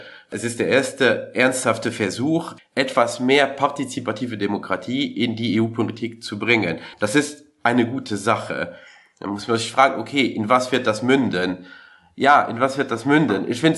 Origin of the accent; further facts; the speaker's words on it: Luxembourg; Zum Beispiel, ich komme aus Luxemburg.